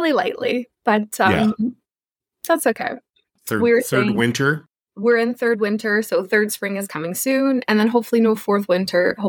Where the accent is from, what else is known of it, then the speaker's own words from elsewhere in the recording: Nanaimo, British Columbia, Canada; moved away as an adult; now in Calgary, Canada; I'm actually born in Nanaimo, so raised on Vancouver Island. Yeah, I'm a BC girl. And my spouse and I left BC, I guess 2014, came to Alberta